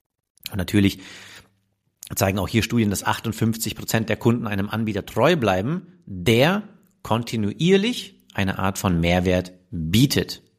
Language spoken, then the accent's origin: German; Munich, Bavaria, Germany; ich als Münchner eh schon sehr BMW geprägt